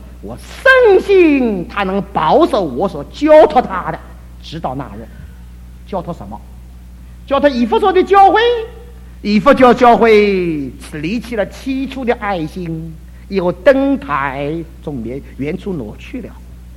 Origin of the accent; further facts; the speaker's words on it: China; 我们还是中国人，中国人同乡，还是同学，越过越小，越过越小。